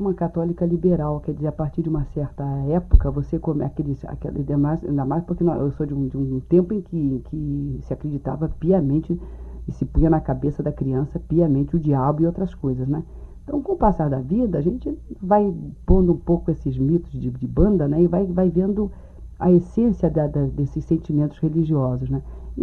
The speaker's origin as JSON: {"language": "Portuguese", "region": "Rio de Janeiro", "country": "Brazil", "tie": "born there", "said": "Eu nasci num lugar que se chama Campinho, ali a caminho de Jacarepaguá."}